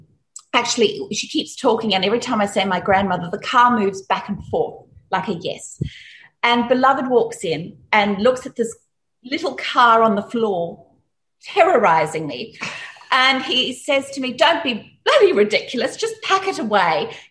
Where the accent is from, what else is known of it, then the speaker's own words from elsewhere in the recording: South Africa; You know, growing up in South Africa, we had some pretty strict, you know, rules of what was the correct way to behave.